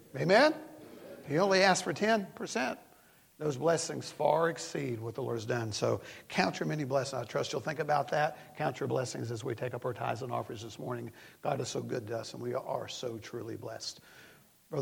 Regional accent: Tennessee, United States; Growing up in East Tennessee, when the weather starts to get a little cool, we know high school football is getting ready to start on Friday nights and college football on Saturday.

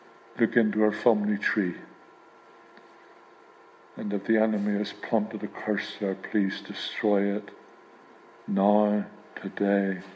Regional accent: Ireland; I don't mean like I get angry, I'm Irish, you can't be Irish and not get angry.

